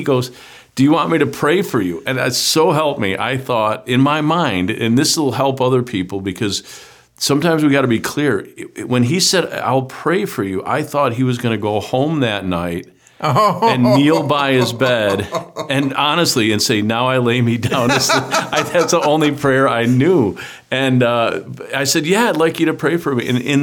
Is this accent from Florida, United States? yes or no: no; Buffalo, New York, United States; You know, I grew up in Buffalo, New York, which is the mecca of blue-collar workers.